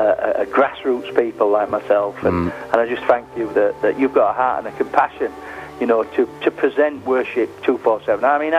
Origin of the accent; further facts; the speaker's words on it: Yorkshire and the Humber, United Kingdom; I'm a Yorkshireman, I'm an ordinary guy.